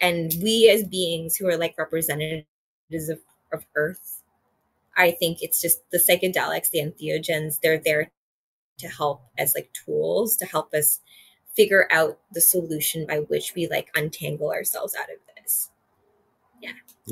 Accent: Winnipeg, Manitoba, Canada; now in Toronto, Canada; I'm from Winnipeg, Manitoba. I'm not from Toronto.

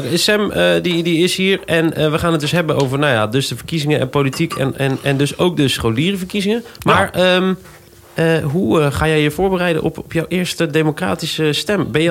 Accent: Schiedam, South Holland, Netherlands; Ik kom uit Schiedam.

